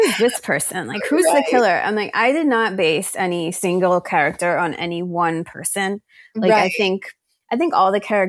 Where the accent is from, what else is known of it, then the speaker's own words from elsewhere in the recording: New Jersey, United States; also born or lived in New York City; I'm from Monmouth County. I'm from the Shore area.